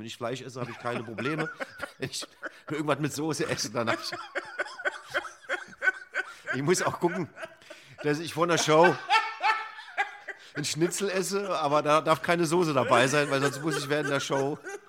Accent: Idar-Oberstein, Rhineland-Palatinate, Germany; Ja, ich komme ja aus Idar-Oberstein im Hunsrück.

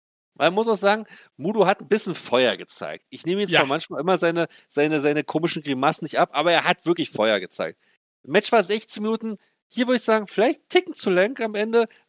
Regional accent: East Germany, Germany; Und als Ostdeutscher muss ich mich dazu jetzt äußern.

